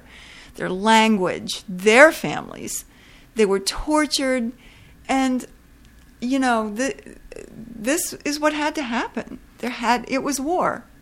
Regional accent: New Albany, Indiana, United States; I know my hometown in southern Indiana, which was a so-called free state, was bordering, you know, was on the Ohio River, facing Louisville, Kentucky

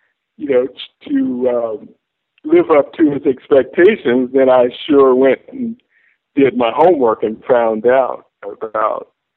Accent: Little Rock, Arkansas, United States; born there; You know, I was born in Little Rock, had a childhood sweetheart.

